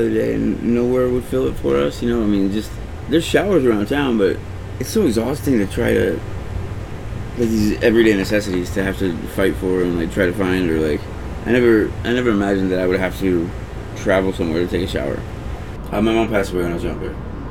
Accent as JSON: {"language": "English", "town": "Goble", "region": "Oregon", "country": "United States", "tie": "born or raised there", "said": "I'm originally from Oregon. Born and raised. Small town, Goble, up Highway 30, about an hour north of Portland."}